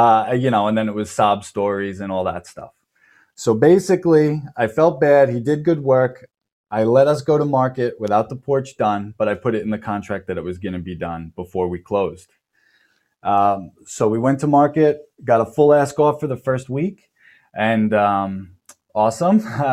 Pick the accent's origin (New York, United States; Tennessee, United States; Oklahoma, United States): New York, United States; Long Island; I'm from Long Island, New York. I was born here, raised here